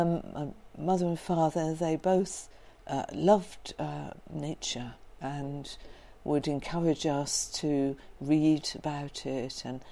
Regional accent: South East England, United Kingdom; And so you could say we grew up in Hampshire, close to the New Forest, or in the New Forest

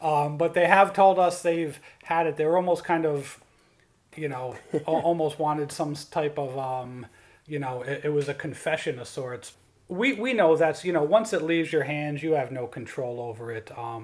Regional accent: Rensselaer, United States; growing up in Rensselaer, right, you have Amtrak right there.

